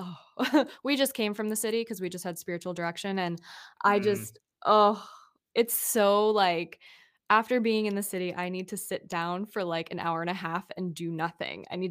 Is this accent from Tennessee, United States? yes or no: no; Chicago, Illinois, United States; I'm from Chicago, so that's like, you know, we go into the city and we hope we come out.